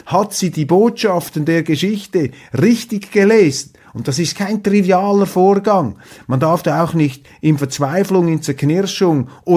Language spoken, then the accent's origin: German; Switzerland; für mich jetzt als Schweizer, sehr interessant zu beobachten.